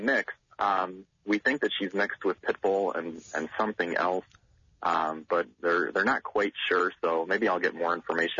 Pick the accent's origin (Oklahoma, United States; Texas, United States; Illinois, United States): Illinois, United States; Schaumburg; I am. I'm from Schaumburg, Illinois.